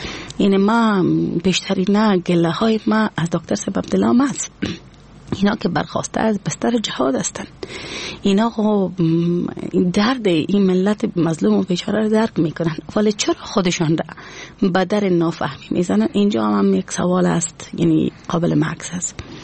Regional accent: Afghanistan; ما میتونم بگویم که از افغانستان هستم

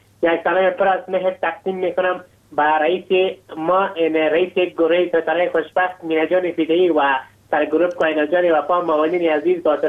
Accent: Logar, Afghanistan; من یک افغان هستم از ولایت لوگر،

